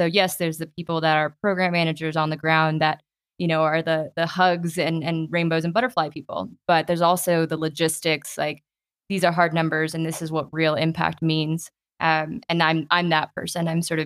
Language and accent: English; Mexico; now in United States; So once I moved from Mexico to the US, it was sort of natural that I gravitated towards musicians.